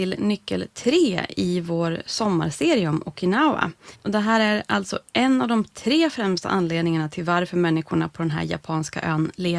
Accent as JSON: {"language": "Swedish", "region": "Norrland", "country": "Sweden", "said": "som jag skulle säga då som norrlänning."}